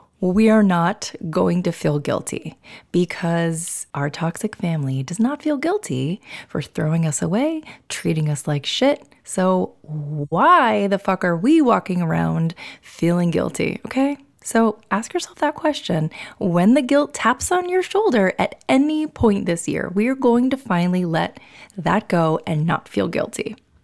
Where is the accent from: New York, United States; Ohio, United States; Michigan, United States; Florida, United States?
New York, United States; I mean, I'm a New Yorker, going to be watching that ball drop with you wherever you are.